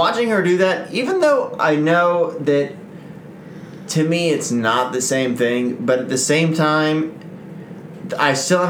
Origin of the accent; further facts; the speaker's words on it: Oklahoma, United States; And just rewind a bit because I'm from Oklahoma.